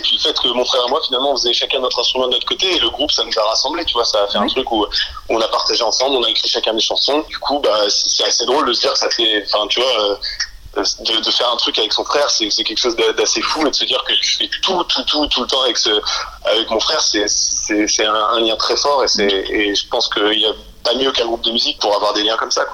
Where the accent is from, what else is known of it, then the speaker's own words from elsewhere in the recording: Les Sables-d'Olonne, Pays de la Loire, France; now in Angers, France; À l'époque, par chez nous, on vient des Sables-d'Olonne, donc en Vendée, on avait un groupe là-bas, et puis on est monté à Angers pour faire des études de musique.